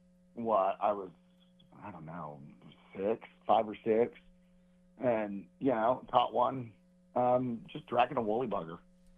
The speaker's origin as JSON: {"language": "English", "town": "Tulsa", "region": "Oklahoma", "country": "United States", "tie": "born or raised there", "said": "I grew up in Tulsa, Oklahoma. I was 6, 7 years old riding my bike down to the Arkansas River."}